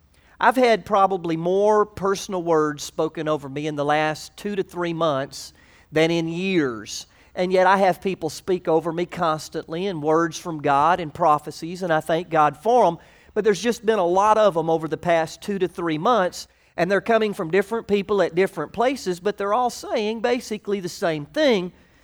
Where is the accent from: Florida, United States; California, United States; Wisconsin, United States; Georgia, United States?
Florida, United States; Orla Vista; also born or lived in Orlando; I was born in Orlando, Florida some years ago, and downtown Orlando was a dirt road when I was born. And it got bigger too fast for my family, and we wound up moving to a suburb of Orlando called Orla Vista.